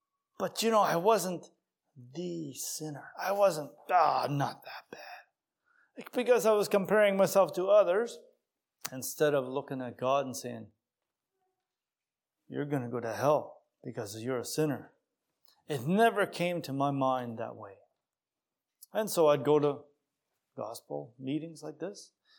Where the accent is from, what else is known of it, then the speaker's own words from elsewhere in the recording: Tatamagouche, Nova Scotia, Canada; I was brought up in Tatamagush, Nova Scotia, so just a small little community.